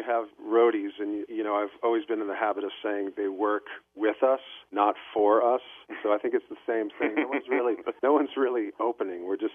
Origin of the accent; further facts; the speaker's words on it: New Jersey, United States; Growing up in New Jersey, man, listened to WMMR a lot growing up